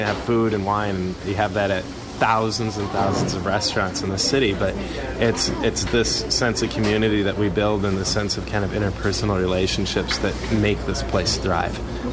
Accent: Wausau, Wisconsin, United States; and then I'm from Wausau.

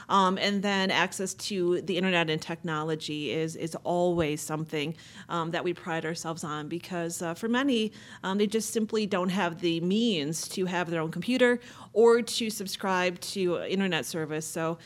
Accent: Viroqua, Wisconsin, United States; and that was so exciting to me because Viroqua is my hometown, and I thought, what a great way to be able to give back.

